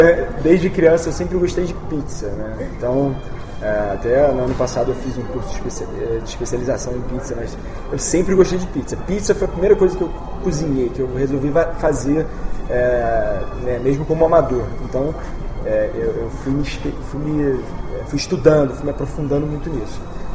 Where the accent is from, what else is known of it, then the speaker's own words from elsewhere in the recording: Brazil; Nós somos brasileiros, quando você vai estudar cozinha, você estuda técnicas e coisas com bases na cozinha europeia.